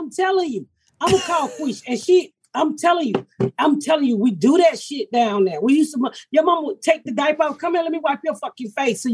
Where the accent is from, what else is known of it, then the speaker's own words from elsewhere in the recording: the South, United States; but I'm from the South